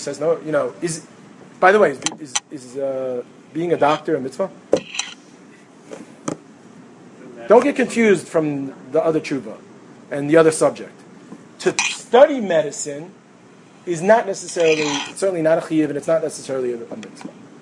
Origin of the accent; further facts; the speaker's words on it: Brooklyn, New York, United States; You know, I grew up in Brooklyn, spent my whole life in the New York area, except for as much of it as I can in Eretz Yisrael.